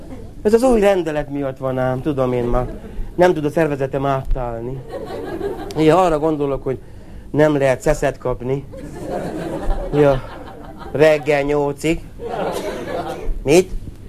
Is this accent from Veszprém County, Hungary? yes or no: no; Budapest, Hungary; now in -; Háború után, képzeljék, kőbányán nevelkedtem.